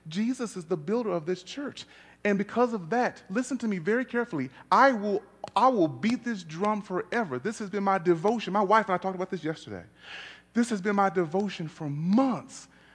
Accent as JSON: {"language": "English", "region": "Texas", "country": "United States", "said": "I'm a Texan. And moving from Texas to Colorado is hard."}